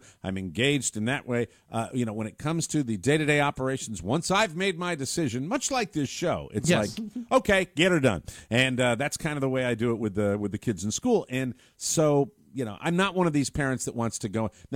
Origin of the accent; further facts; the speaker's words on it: Ireland; Because you know, I'm Irish.